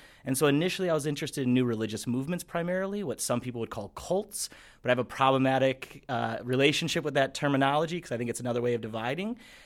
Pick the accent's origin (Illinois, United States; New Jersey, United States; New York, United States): Illinois, United States; Chicago; So I'm from Chicago originally.